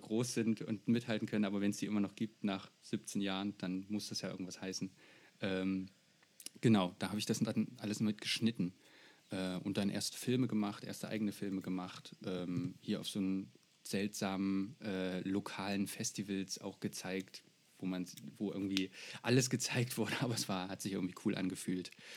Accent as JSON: {"language": "German", "town": "Jena", "region": "Thuringia", "country": "Germany", "said": "bei uns hier in Jena. Wir kommen aus Jena"}